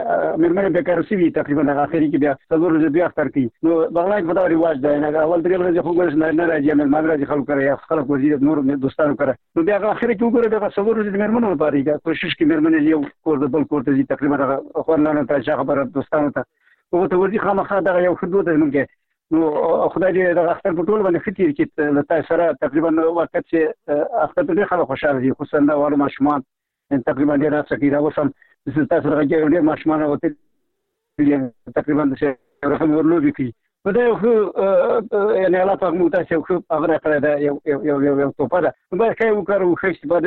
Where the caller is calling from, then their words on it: Baghlan, Afghanistan; هم بغلان نه زنګ ورکوري